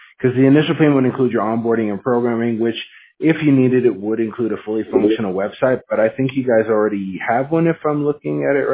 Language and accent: English; Monroe, Washington, United States; I'm actually from Monroe. I don't know if you know it, since Snohomish County.